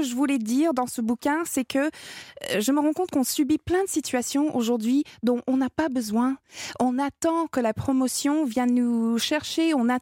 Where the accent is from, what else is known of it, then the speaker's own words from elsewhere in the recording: Canada; Exact, l'aînée de 10 enfants. Dans un village complètement paumé.